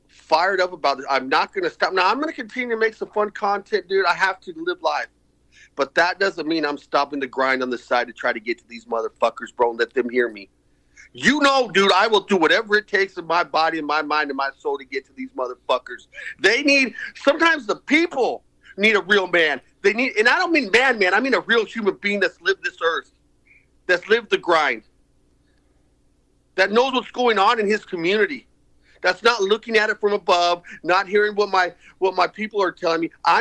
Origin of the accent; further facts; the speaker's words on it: El Paso, Texas, United States; like I'm from El Paso, so I can say like the El Paso Walmart shooting, man, okay?